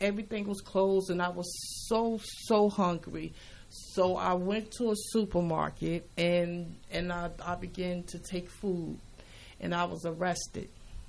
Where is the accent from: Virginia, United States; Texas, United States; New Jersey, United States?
New Jersey, United States; East Orange; Actually, I came from the Essex County area.